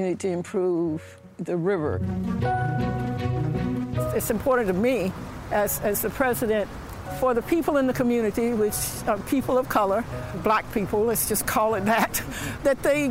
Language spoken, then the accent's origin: English; Tuskegee, Alabama, United States; I think that started as a kid. I think it almost has to sometimes. I grew up in Tuskegee, Alabama.